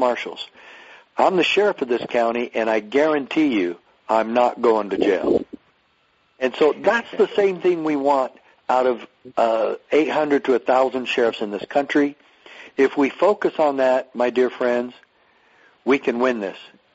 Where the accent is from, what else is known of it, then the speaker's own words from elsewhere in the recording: Arizona, United States; And then I decided after 5 years after that epiphany to move home to Arizona and run for sheriff in my hometown.